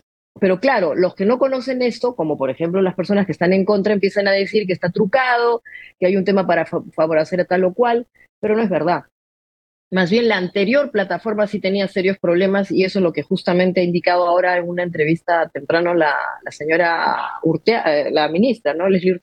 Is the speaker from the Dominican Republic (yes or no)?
no; Peru; estamos haciendo muy mal, como peruanos